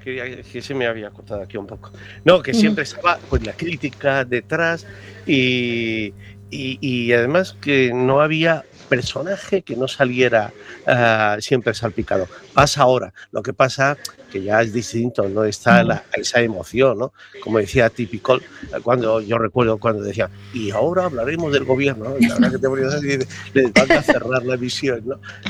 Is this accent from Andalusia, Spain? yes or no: yes; Cádiz, Andalusia, Spain; Te cuentas que yo soy de Cádiz y cuando había los carnavales estaban prohibidos realmente